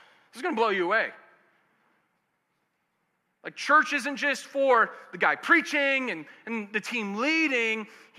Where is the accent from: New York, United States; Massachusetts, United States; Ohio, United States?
Massachusetts, United States; Boston; I grew up living in Boston. I grew up going to Red Sox games.